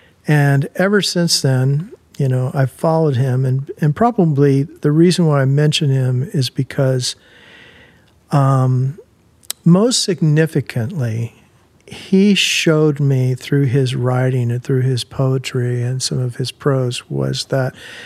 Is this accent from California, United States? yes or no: yes; California, United States; now in Nashville, United States; And interestingly enough, where I was going was from California to the South, right?